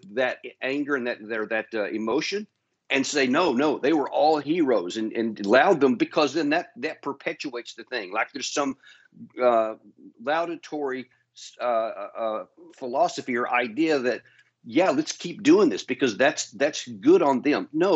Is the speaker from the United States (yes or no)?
yes; United States; I'm an American guy.